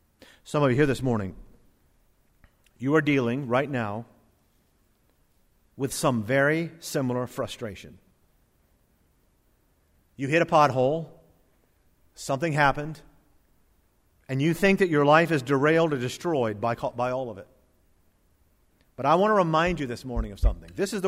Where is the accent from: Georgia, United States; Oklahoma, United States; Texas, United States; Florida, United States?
Florida, United States; Satellite Beach; I grew up in South Florida, as most of you know, graduated Martin County High School, but even in grade school, I lived in Satellite Beach.